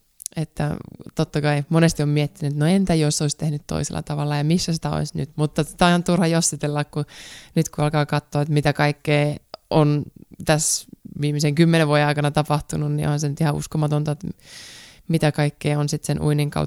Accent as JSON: {"language": "Finnish", "town": "Kuhmo", "region": "Kainuu", "country": "Finland", "tie": "born or raised there", "said": "No mä oon Kuhmossa syntynyt, eli aika lähellä täällä Sotkamoa, eli Kainuusta on kotosi, ja meillä on aika iso perhe, että mulla on 3 veljeä, 1 sisko, sitten totta kai äiti ja isäni"}